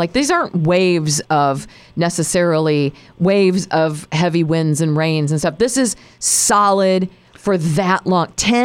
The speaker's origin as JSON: {"language": "English", "region": "Midwest", "country": "United States", "tie": "born or raised there", "said": "but as a Midwesterner, growing up here, not ever going through anything to this magnitude"}